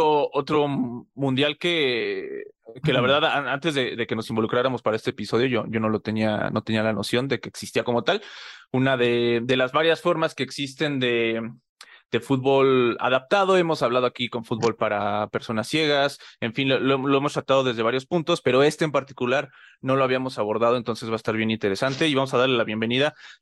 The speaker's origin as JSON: {"language": "Spanish", "town": "Coacalco", "region": "State of Mexico", "country": "Mexico", "said": "Bien, entonces yo soy de allá de Coacalco."}